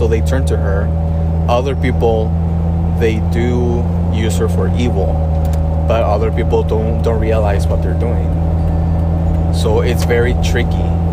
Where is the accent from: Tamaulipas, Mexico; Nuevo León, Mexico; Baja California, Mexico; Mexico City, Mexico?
Baja California, Mexico; Tijuana; I'm from Tijuana, and since I'm from Tijuana